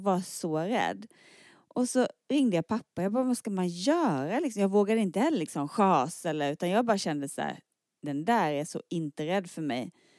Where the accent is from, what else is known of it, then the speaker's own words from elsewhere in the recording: Eringsboda, Blekinge, Sweden; För då är det från Eringsbo, det där lilla samhället där jag kommer från.